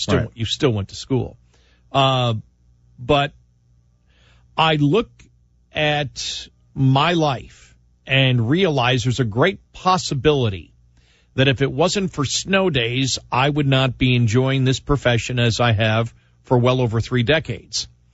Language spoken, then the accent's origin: English; Buffalo, New York, United States; I mean, now even in New York, where I grew up in Buffalo, now if it's too cold, they give the day off.